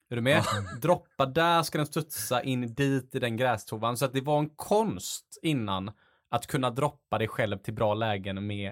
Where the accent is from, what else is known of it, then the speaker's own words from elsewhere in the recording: Gothenburg, Västra Götaland County, Sweden; För att när jag är uppvuxen på Delsjön